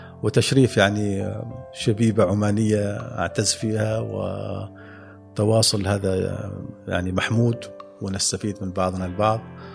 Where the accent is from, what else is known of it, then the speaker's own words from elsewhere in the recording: Amman, Amman Governorate, Jordan; الهيئات الخيرية اللي موجودة عندنا في عمان أو في الدول العربية